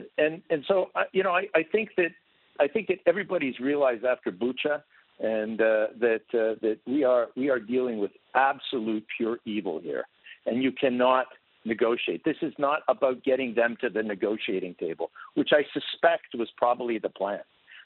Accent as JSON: {"language": "English", "country": "Canada", "tie": "born or raised there", "said": "I was born and raised in Canada."}